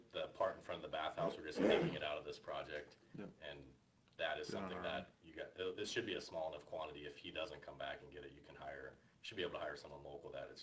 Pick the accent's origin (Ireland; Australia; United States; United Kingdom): United States; Lincoln, Nebraska; I go to the college here. I'm from Lincoln, Nebraska.